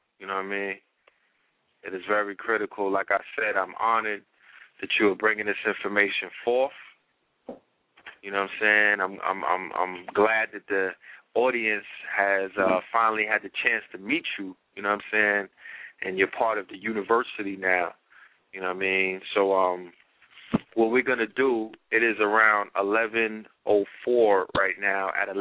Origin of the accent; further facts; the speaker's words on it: Brooklyn, New York, United States; And I come from Flatbush in the territories of Brooklyn.